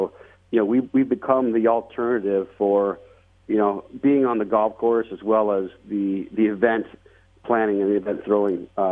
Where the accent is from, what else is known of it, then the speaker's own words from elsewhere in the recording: Las Vegas, Nevada, United States; You know, I was born and raised in Las Vegas, and, you know, I've experienced the charity dinners in the ballrooms.